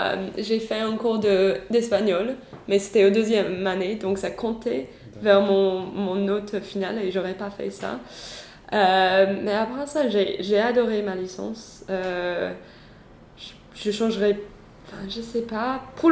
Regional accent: England, United Kingdom; French is a second language; now in France; En France, je pense que ça va tant que je suis anglaise

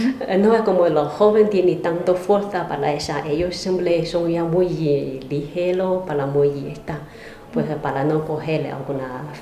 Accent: China; Spanish is a second language; now in Spain; Soy de China.

